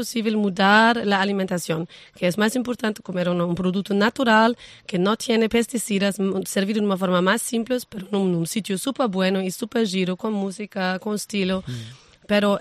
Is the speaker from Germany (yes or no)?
yes; Berlin, Germany; Spanish is a second language; yo soy alemana, yo soy de Berlín.